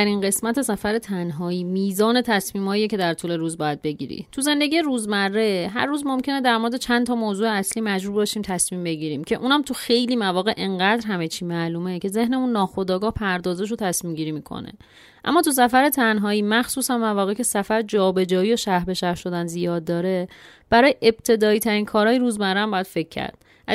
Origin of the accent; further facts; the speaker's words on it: Iran; ما زنهایی که تو خانواده و جامعه ایرانی بزرگ شدیم